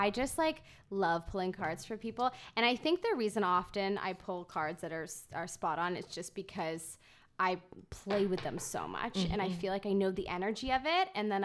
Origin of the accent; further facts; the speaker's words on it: Ireland; Well, I am Irish.